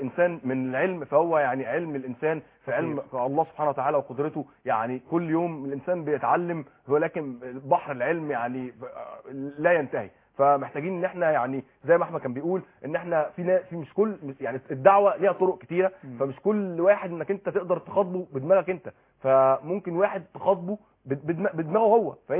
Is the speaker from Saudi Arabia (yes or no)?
no; Egypt; وده الكلام ده موجود عندنا في مصر